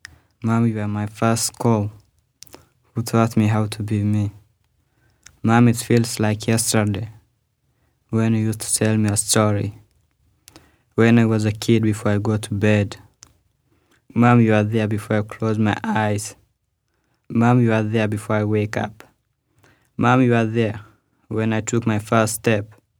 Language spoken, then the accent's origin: English; Kenya; I'm from Kenya.